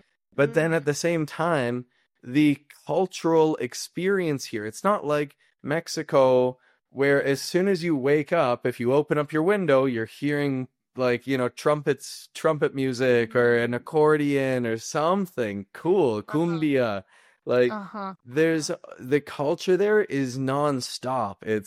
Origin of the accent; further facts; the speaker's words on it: Toronto, Ontario, Canada; now in Calgary, Canada; because I'm new to Calgary. I'm from Toronto myself.